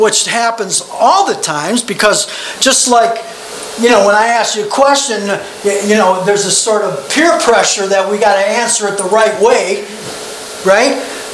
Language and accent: English; Missouri, United States; I'm from Missouri, the show me state.